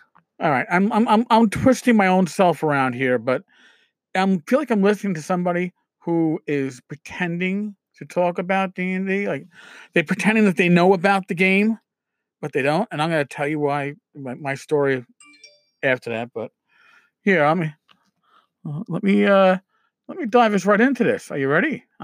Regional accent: New York, United States; and I'm a New Yorker, we do the same thing

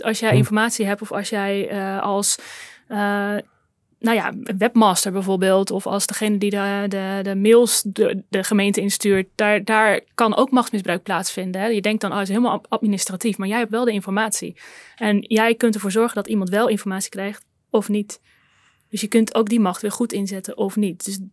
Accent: Netherlands; Ja, ja, wij vinden als Nederlanders macht een beetje een vies woord.

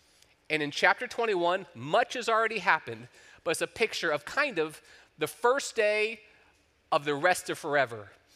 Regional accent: Ohio, United States; also born or lived in Kentucky; Now, I grew up in Ohio, and I lived a lot of years in Kentucky.

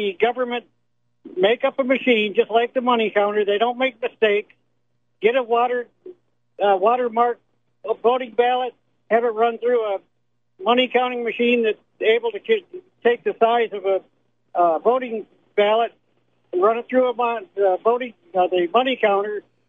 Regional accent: Guthrie, Oklahoma, United States; now in Edmond, United States; I'm actually from Guthrie, but I'm in Edmond right now.

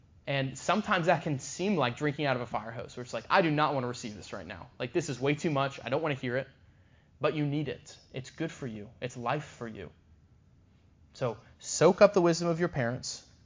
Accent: Texas, United States; it's from my home state of Texas

